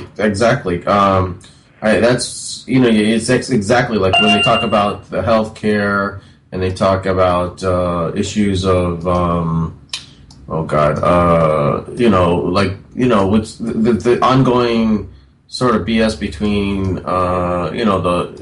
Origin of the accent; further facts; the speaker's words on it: California, United States; I grew up and lived in California all my life.